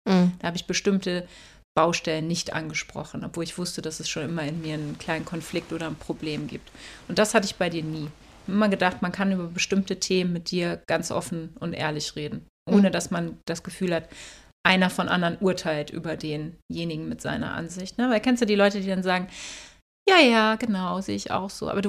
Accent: St. Peter-Ording, Schleswig-Holstein, Germany; weil ich komme aus einem sehr schönen Ort, einem Touristenort, aus St. Peter-Ording an der Nordseeküste.

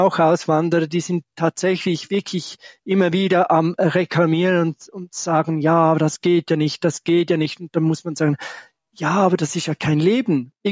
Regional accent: Switzerland; wir als Schweizer, wo gerne Käse essen.

